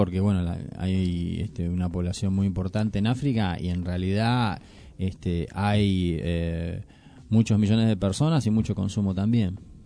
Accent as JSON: {"language": "Spanish", "country": "Argentina", "lives_now": "Uruguay", "said": "Entonces, en realidad, sí, los argentinos, justamente por no poder exportar a nivel de la producción que había en Argentina, pudimos disfrutar de nuestra carne."}